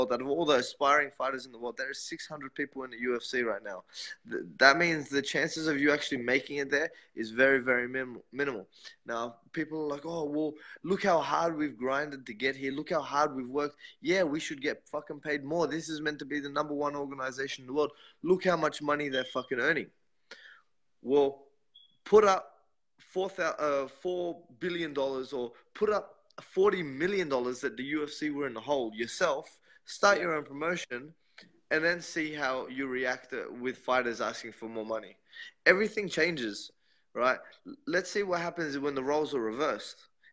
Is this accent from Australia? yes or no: yes; Australia; And maybe I'm a bit simple-minded because I'm from Australia.